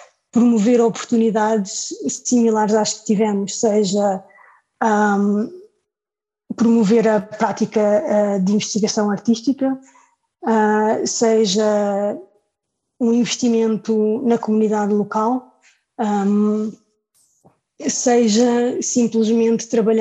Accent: Portugal; moved away; pelo facto do coletivo ter nascido na altura em que eu saí de Portugal, fez sentido juntar-me mais tarde

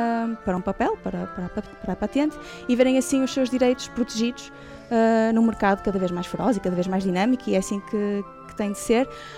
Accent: Arentim, Braga, Portugal; Nasci e fui criada em Arentim, não é? Portanto, apesar de já ter andado por meio mundo, voltei sempre a Arentim, voltei sempre às minhas raízes.

